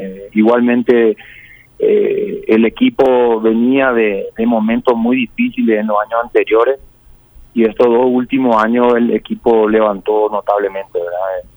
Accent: Paraguay; como arqueros paraguayos

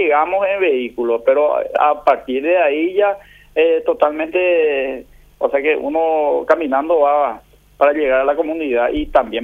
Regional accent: Poroto, La Libertad, Peru; Yo soy de esa comunidad, soy de Poroto, nacido, criado y malcriado en Poroto.

